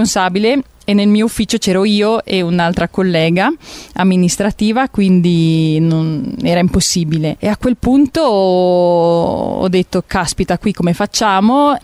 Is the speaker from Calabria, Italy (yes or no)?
no; Genoa, Liguria, Italy; now in Moena, Italy; Sono genovese, sempre stata amante della montagna e quindi ero fin da bambina che dicevo che sarei venuta a vivere qua.